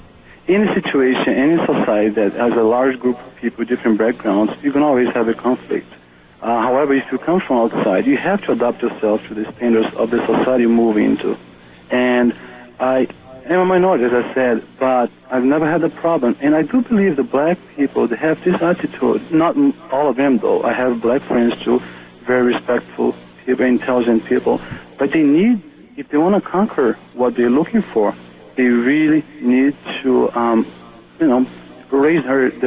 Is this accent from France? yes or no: no; Brazil; English is a second language; moved away as an adult; now in United States; I am a foreigner myself. I'm from Brazil, and I've been in Minnesota for 6.5 years.